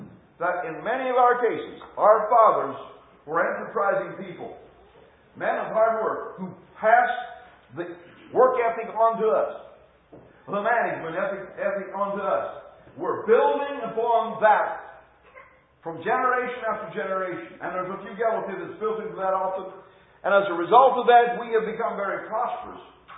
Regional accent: United States; when we as an American people who have been so privileged by what we financially are able to have

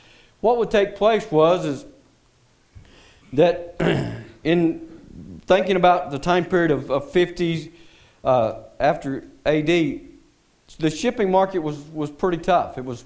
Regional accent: Bales, Texas, United States; We're from Bales, Texas.

